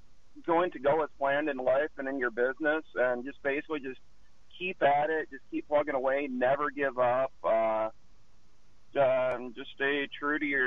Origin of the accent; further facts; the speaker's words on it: Battle Creek, Michigan, United States; now in Tempe, United States; Originally from Battle Creek, Michigan. I've been out here for about 17 years. Came out here to go to school and just liked it so